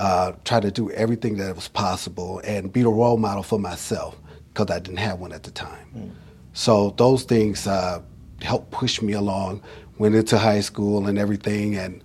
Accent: Racine, Wisconsin, United States; Born and raised in Racine, Wisconsin. I'm a qualified cheesehead.

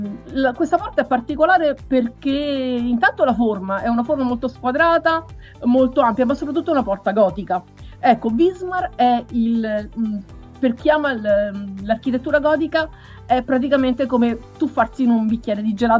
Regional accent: Tuscany, Italy; now in Rome, Italy; Allora, io vivo a Roma, anche se sono di origini toscane.

